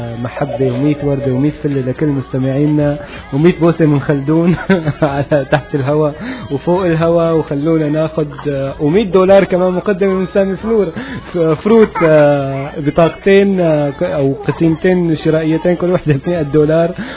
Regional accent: Homs, Homs Governorate, Syria; بس أنا من حمص

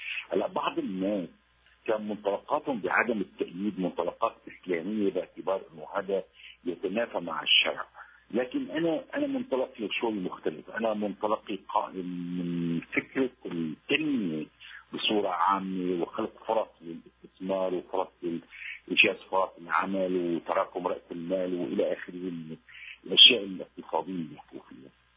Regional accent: Syria; كوني سوري هذا شيء بدون الفخر، وكوني خلقت بهالبلد اللي كان فيها كل الناس اللي شاءت الظروف المجتمعية فيهم مثقفين وناشطين. أنا بتاعت دخلت المعهد عالي فنون المسرحية عمري 18 سنة

